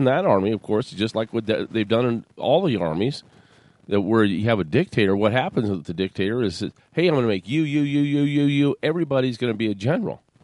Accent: Tehran, Tehran Province, Iran; I'm a Persian and I came from Persia. Really? Well, Tehran

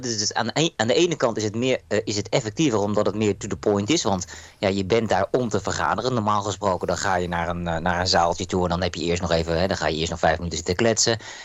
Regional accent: Netherlands; ik ben een Nederlander

